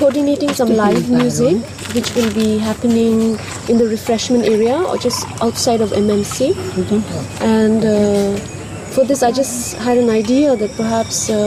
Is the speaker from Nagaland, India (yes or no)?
yes; Nagaland, India; first language Chunky; I'm from Nagaland. Mm-hmm. And it's very diverse. Mm-hmm. So I speak the language of my village, mm-hmm. which is Chunky.